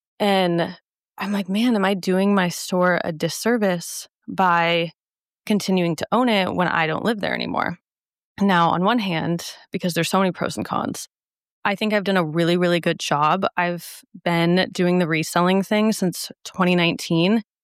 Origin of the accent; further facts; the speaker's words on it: Omaha, Nebraska, United States; because Omaha will always be my hometown. It's where I'm from. It has my heart.